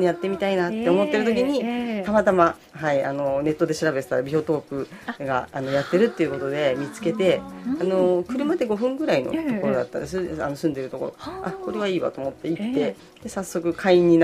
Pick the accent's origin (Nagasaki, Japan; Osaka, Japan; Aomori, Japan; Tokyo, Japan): Tokyo, Japan; also born or lived in Uji; 出身は東京の中目黒というところです。あ、はい、そこであの生まれて育って、あの私は4代目のチャキチャキの、はい、江戸っ子というか